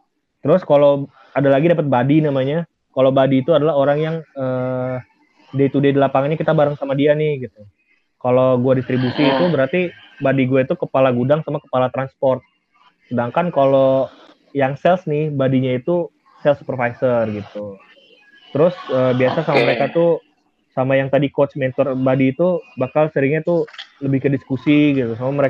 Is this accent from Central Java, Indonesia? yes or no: no; Jakarta, Indonesia; Iya, aku asli Jakarta.